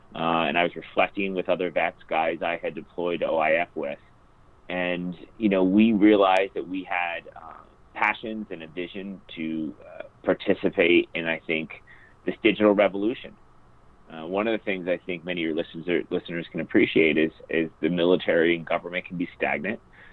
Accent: New Jersey, United States; I was the youngest of three boys growing up on the Jersey Shore, and I've had like part-time jobs since I was 10 years old.

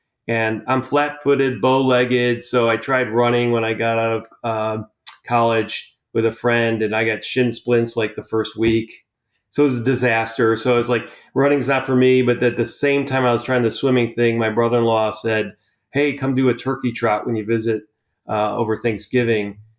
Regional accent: Chicago, Illinois, United States; now in Texas, United States; Yeah, you love to call me a Texan, Matt, but I am originally from Chicago. Grew up there for quite a while

